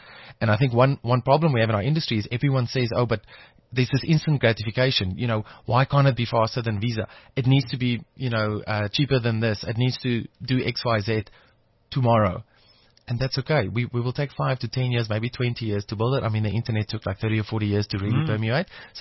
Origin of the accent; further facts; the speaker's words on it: South Africa; I think a lot of us growing up in South Africa saw a lot of inequality, and that kind of scarred a lot of people.